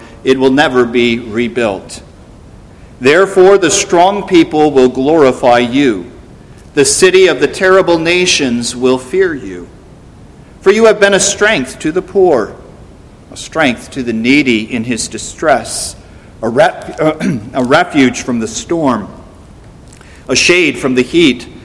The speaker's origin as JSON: {"language": "English", "region": "Midwest", "country": "United States", "said": "I come from the Midwest. We don't have any mountains there. We move out east"}